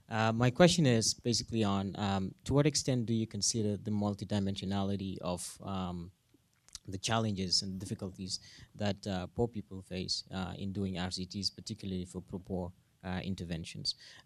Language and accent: English; Gambia; I am originally from the Gambia, but I currently work at the World Bank.